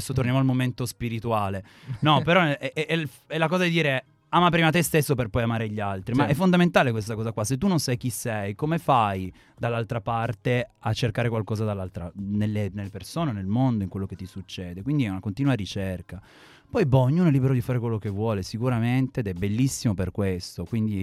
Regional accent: Turin, Piedmont, Italy; e io sono di Torino.

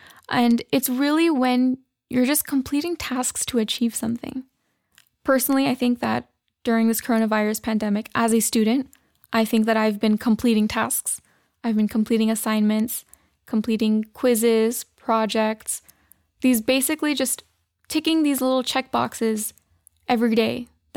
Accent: United States; I'm your takeover host for today … I'm a 19-year-old female. I'm a Pakistani-American, and currently college is hard.

